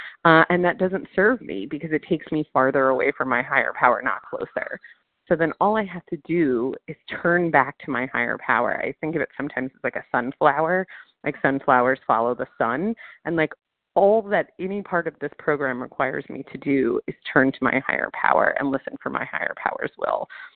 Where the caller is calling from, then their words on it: New Orleans, Louisiana, United States; I am calling from New Orleans